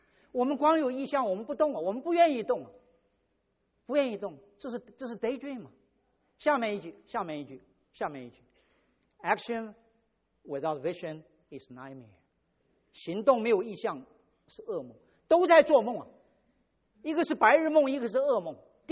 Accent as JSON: {"language": "Chinese", "country": "China", "said": "因为我从中国来，所以我要做"}